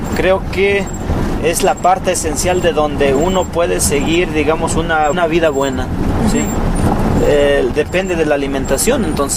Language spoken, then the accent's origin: Spanish; Ixtacamaxtitlán, Puebla, Mexico; soy del municipio de Iztacamaxtlán.